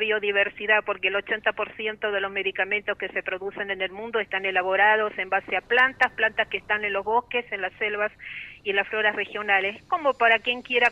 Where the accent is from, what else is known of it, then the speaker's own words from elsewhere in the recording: Argentina; now in Buenos Aires, Argentina; Si yo también soy argentina, por más que viva en esta ciudad de Buenos Aires